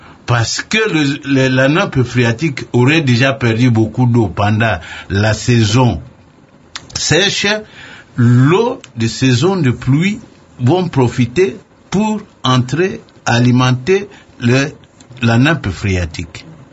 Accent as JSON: {"language": "French", "country": "DR Congo", "said": "Mais attendez. Le meilleur pays, c'est nous. Après le Brésil. C'est nous."}